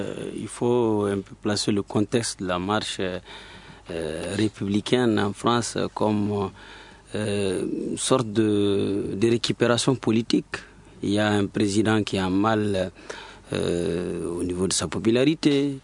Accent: Mali; c'est mon droit en tant que Malien de m'interroger

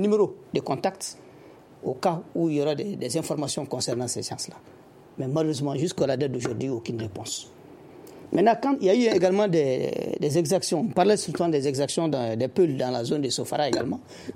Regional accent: Mali; Nous sommes d'abord des Maliens, des citoyens maliens

